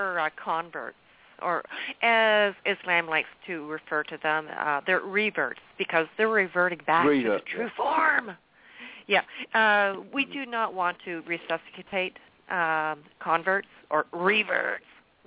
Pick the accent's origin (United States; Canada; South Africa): Canada; Which we refer to in Canada, we're ROC. Rest of Canada, we don't speak French